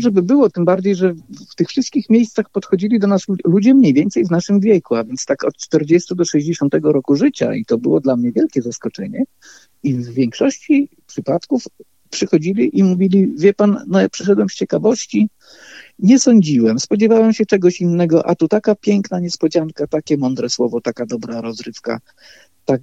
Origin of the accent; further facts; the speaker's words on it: Poland; że ja pochodzę i wychowałem się i mieszkam w Polsce północno-wschodniej